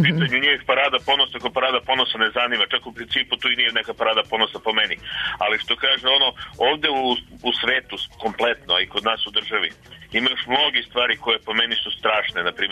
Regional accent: Belgrade, Serbia; ja sam iz Beograda.

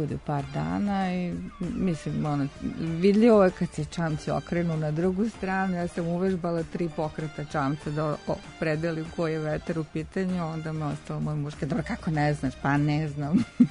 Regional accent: Belgrade, Serbia; Ja sam odrasla u kući u Beogradu

